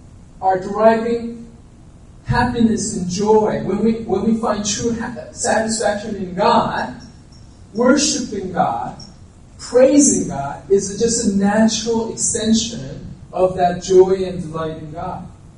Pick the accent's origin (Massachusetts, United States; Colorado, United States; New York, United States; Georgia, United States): New York, United States; New York City; Because growing up in New York City, I thought I had to look very mean in order to be not to pick, you know, get picked on.